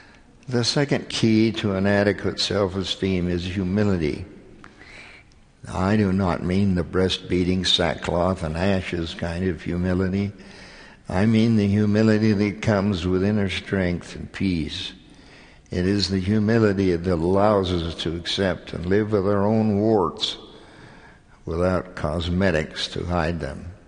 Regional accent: Cottonwood, Utah, United States; When I was growing up in the Cottonwood area of Salt Lake County, it was a rural part of the valley.

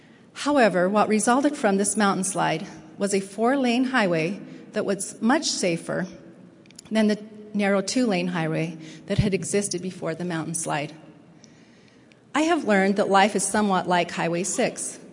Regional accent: Price, Utah, United States; This stretch of highway is between the mouth of Spanish Fork Canyon and my hometown, Price, Utah.

